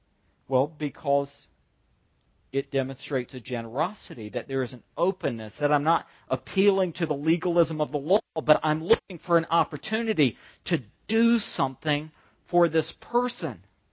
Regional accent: the South, United States; You know, I grew up in the South where taxation is very low

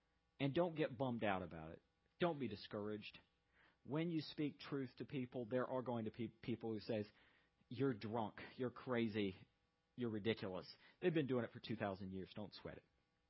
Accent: the South, United States; But I am a Southerner. Things are a little different down there.

